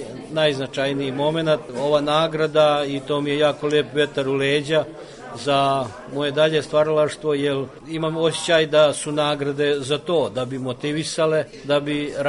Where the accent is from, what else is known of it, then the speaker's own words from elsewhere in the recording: Karlovac County, Croatia; also born or lived in Serbia; now in United States; dolazim iz Sjedinjenih Američkih Država, inače sam rođen na Kordunu u bivšoj Republici Hrvatskoj, gdje sam živeo sve do progona 1995. godine, tad sam došao u Srbiju, nakon tri godine sam se preselio u Sjedinjenih Američkih Država.